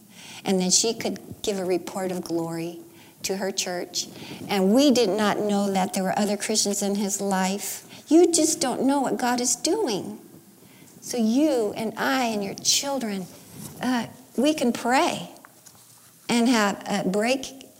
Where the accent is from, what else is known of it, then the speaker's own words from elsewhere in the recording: El Monte, California, United States; And I grew up in El Monte. And when you think of the San Gabriel Valley, it is like little Asia now. But back then it was not.